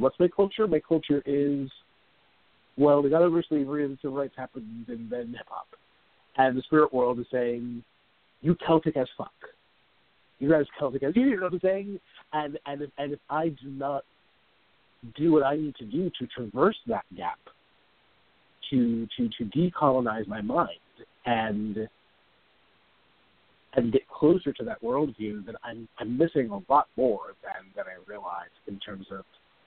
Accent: New York, United States; specifically where that intersects with the house I was raised in New York

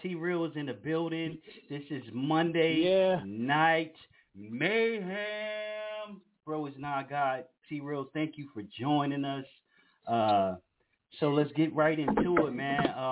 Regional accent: Virginia, United States; You know, me being originally from the Tidewater area

